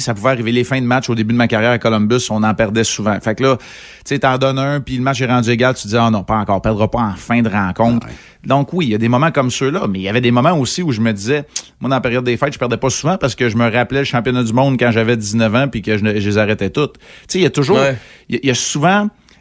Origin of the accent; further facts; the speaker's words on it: Quebec, Canada; Juste ici, chez nous, au Québec